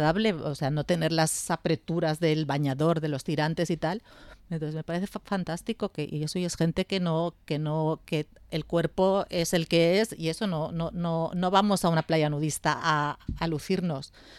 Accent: Spain; Sí que es cierto que somos españoles

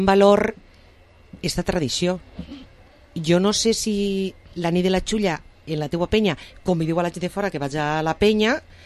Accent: Vila-real, Valencian Community, Spain; com som la gent de Vila-real i què fem

